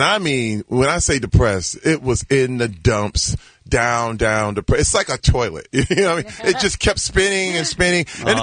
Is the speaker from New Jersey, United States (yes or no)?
no; Flint, Michigan, United States; I've survived a lot of different things growing up in Flint, Michigan